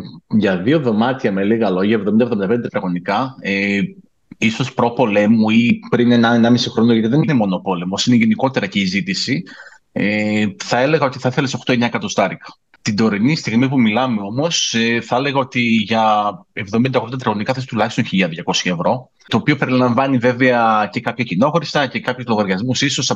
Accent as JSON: {"language": "Greek", "town": "Thessaloniki", "region": "Central Macedonia", "country": "Greece", "lives_now": "Poland", "said": "Εγώ είμαι καταγωγή από Θεσσαλονίκη, οπότε είμαστε λίγο πιο χαλαρά μαθημένοι."}